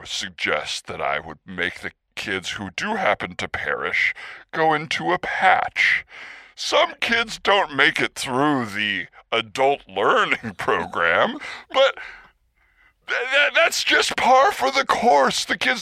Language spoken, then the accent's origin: English; United States; born there; No, I was born in the United States.